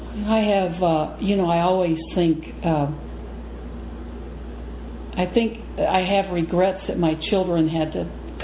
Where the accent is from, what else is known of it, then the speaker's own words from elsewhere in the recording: Texas, United States; now in Wisconsin, United States; I'm from Texas, and I ended up living